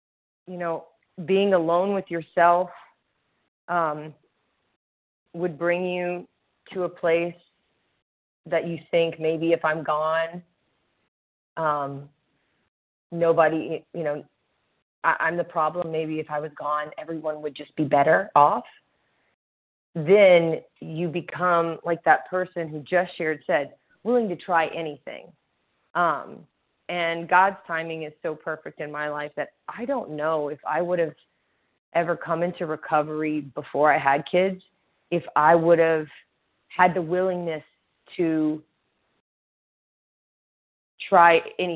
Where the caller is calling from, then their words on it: Louisiana, United States; but I'm in Louisiana.